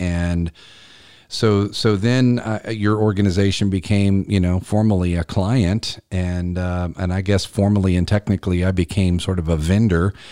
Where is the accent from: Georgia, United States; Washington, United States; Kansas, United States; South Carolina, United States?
South Carolina, United States; because South Carolina is my home state, we do a lot of South Carolina podcast content on this show. Greenville is, I haven't lived in other places. I live in Columbia.